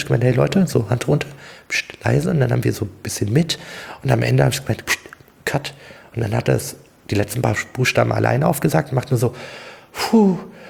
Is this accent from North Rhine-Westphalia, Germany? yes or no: no; Hesse, Germany; Das war in Hanau, ich komme ja aus Hessen.